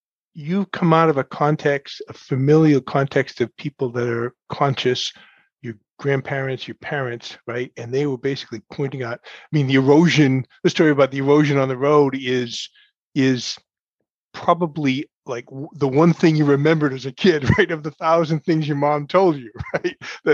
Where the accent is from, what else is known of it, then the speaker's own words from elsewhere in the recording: Massachusetts, United States; it turns out that his cousin is a counselor in my hometown here in Massachusetts.